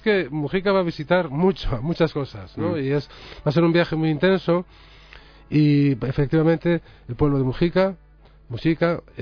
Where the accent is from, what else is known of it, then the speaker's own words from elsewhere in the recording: Galicia, Spain; Los gallegos hacemos chistes de catalanes